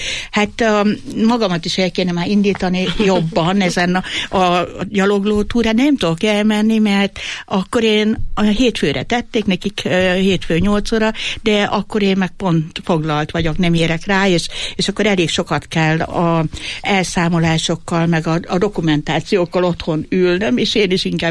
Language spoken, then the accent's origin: Hungarian; Eger, Heves, Hungary; olyan büszke voltam rá, hogy én is egri vagyok, meg ő is